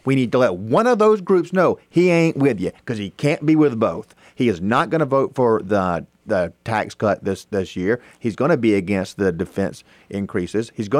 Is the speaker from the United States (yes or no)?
yes; Augusta, Georgia, United States; I missed that Friday night event because I'm from Augusta, and I had to go get some hometown barbecue.